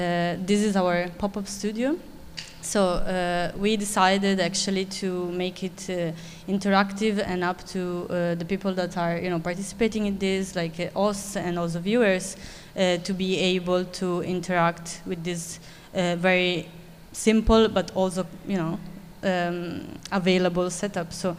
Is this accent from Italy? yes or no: yes; Italy; now in Krakow, Poland; I'm from Italy